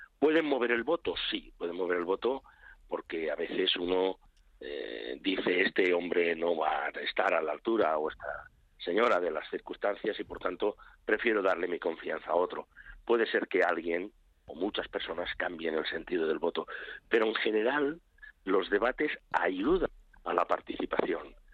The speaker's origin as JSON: {"language": "Spanish", "region": "Aragon", "country": "Spain", "said": "y digo Aragón porque yo soy aragonés"}